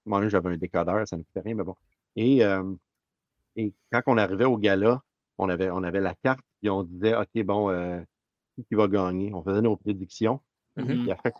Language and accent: French; Saint-Jérôme, Quebec, Canada; Et moi, je viens de Saint-Jérôme.